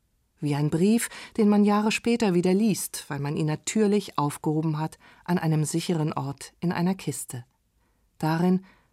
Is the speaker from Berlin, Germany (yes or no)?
yes; Berlin, Germany; was in Berlin, meiner Heimatstadt, wo es eigentlich nie richtig dunkel wird, so gar nicht vorstellbar ist.